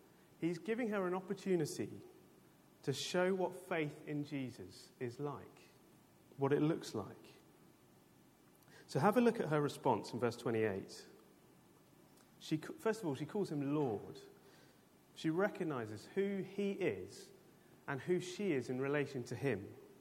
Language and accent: English; United Kingdom; I don't know if you are as British as I am, perhaps you are, perhaps you're not